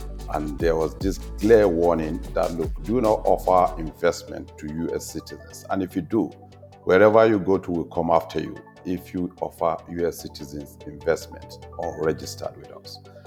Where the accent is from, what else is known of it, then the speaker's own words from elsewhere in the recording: Nigeria; I see myself as an orphan, as a Nigerian.